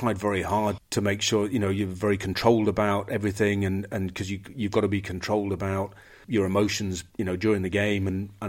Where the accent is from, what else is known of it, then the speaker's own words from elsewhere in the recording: England, United Kingdom; It was the most claustrophobic game of rugby in terms of, as an English player, was just, we were so edgy and tight from the year before